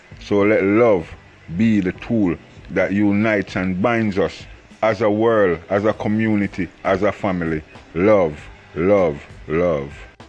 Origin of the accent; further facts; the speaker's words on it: Jamaica; I'm from Jamaica.